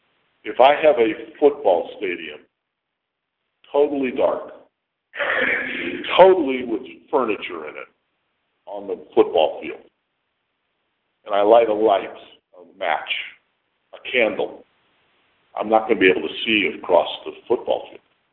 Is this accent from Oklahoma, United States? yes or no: no; Los Angeles, California, United States; I was born in Los Angeles. One of the five natives in my kindergarten school.